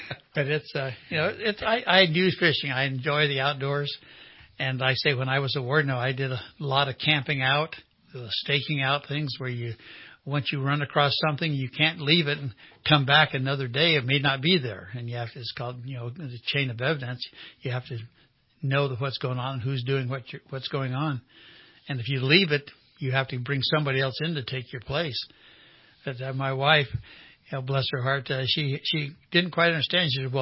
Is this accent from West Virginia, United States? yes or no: no; California, United States; And being born and raised in California, I had never been to Southern California before in my life.